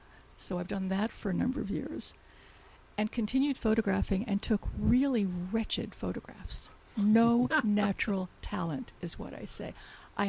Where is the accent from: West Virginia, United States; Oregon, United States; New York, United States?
New York, United States; Brooklyn; I grew up in inner city Brooklyn and would have done anything to live in what I thought of as country.